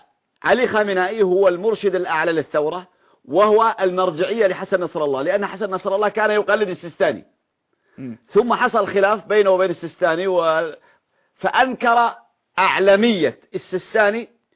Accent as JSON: {"language": "Arabic", "country": "Syria", "said": "عندنا في سوريا"}